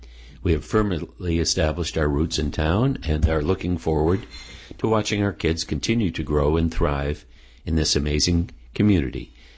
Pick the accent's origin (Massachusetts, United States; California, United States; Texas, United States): Massachusetts, United States; Clinton; in the town of Clinton, a community that I have been fortunate to call home for most of my life. Growing up in Clinton, I learned what true commitment to community looks like.